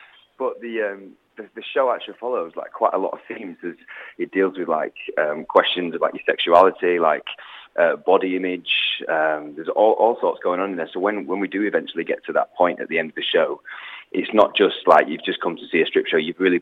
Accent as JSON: {"language": "English", "town": "Bradford", "region": "Yorkshire and the Humber", "country": "United Kingdom", "said": "I'm from Bradford."}